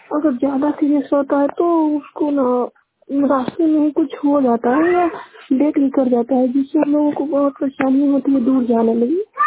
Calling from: Samajpur, Bihar, India; समाजपुर पंचायत से बोल रही हूँ। मेरे गांव में या मेरे गांव के आसपास एक भी हॉस्पिटल नहीं है

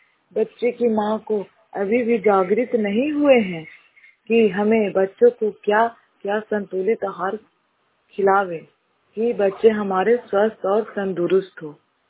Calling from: Abnama, Bihar, India; मेरा गांव अबनामा, पंचायत मोहनचक, प्रखंड इस्लामपुर से बोल रही हूँ।

